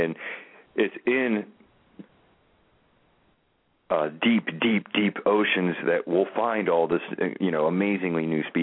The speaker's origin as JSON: {"language": "English", "town": "Baltimore", "region": "Maryland", "country": "United States", "said": "And, of course, I'm from Baltimore"}